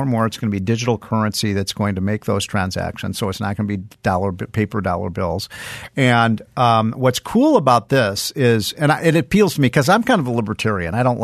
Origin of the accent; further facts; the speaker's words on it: Chicago, Illinois, United States; I grew up in Chicago, and I remember one time when I was about 12 years old.